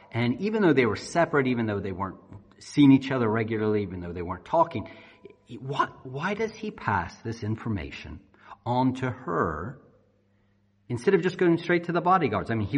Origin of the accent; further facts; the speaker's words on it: United States; moved away as an adult; I grew up in the United States. I'm 40 now, so 41. So all these years, since then, I've lived on this side of the Atlantic.